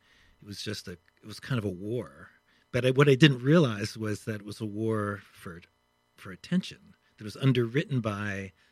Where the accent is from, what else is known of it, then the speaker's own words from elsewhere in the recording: Pittsburgh, Pennsylvania, United States; Pittsburgh, Pennsylvania.